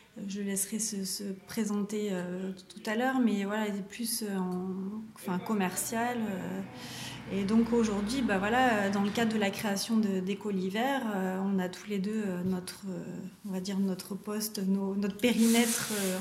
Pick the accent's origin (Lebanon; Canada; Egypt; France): France; Brioude, Auvergne-Rhône-Alpes; now in Clermont-Ferrand, France; moi, il faut savoir que je suis originaire de Brioude, donc voilà, c'est un peu un retour aux sources.